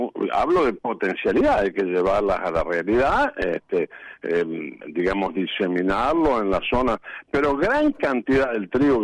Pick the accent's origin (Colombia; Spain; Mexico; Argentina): Argentina; que somos acá de Argentina